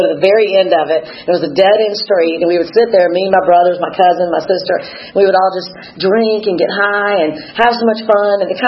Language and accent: English; Atlanta, Georgia, United States; born there; I was born in Atlanta to two parents who were very loving, gave me tons of opportunity.